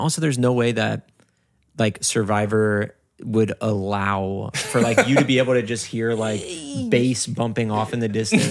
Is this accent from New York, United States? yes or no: no; Cincinnati, Ohio, United States; I'm from Cincinnati. Yeah.